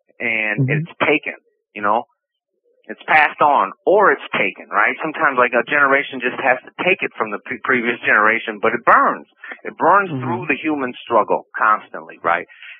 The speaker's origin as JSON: {"language": "English", "town": "Minneapolis", "region": "Minnesota", "country": "United States", "tie": "born or raised there", "said": "I grew up in South Minneapolis, just several blocks from really where the George Floyd murder happened. I grew up on 35th and 12th Avenue, which is really a few blocks away."}